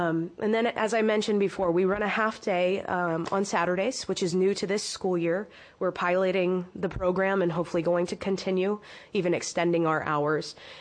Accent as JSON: {"language": "English", "region": "California", "country": "United States", "tie": "born or raised there", "said": "I came from Orange County, and just a quick little story is I born and raised at the beach"}